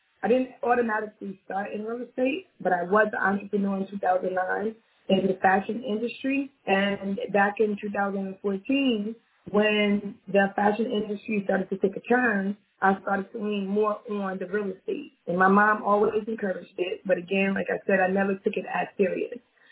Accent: Newark, New Jersey, United States; born and raised in Newark, New Jersey.

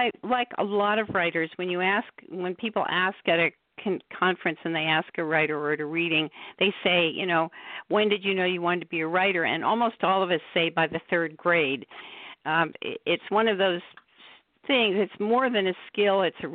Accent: New York, United States; I grew up in the Metropolitan Museum of Art in New York, and I just love art

